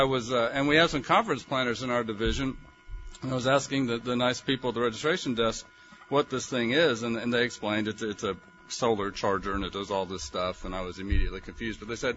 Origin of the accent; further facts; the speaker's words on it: Texas, United States; Where I live, we travel a lot slower, and that's not just because we're from Texas